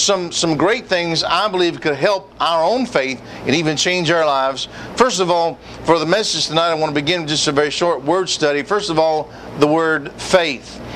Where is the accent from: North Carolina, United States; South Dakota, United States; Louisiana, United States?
Louisiana, United States; Sulphur; But I do want to say how I was raised in Sulphur, Louisiana.